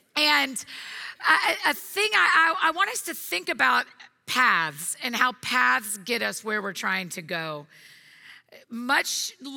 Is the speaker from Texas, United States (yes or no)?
no; Marietta, Georgia, United States; now in Nashville, United States; I grew up here in Marietta. I live in Nashville now, but I spent the majority of my life here.